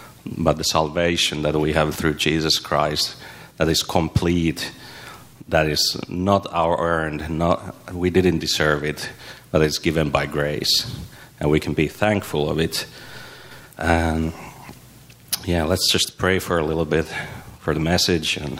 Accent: Finland; now in United States; As it sounds, I'm not from here. I'm not from America. I come from a far country of cold and darkness of Finland.

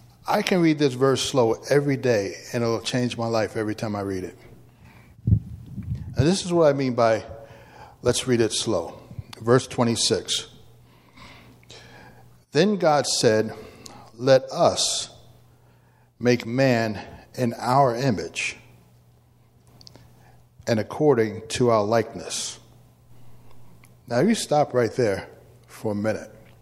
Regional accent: New York City, New York, United States; I'm born and raised in New York City.

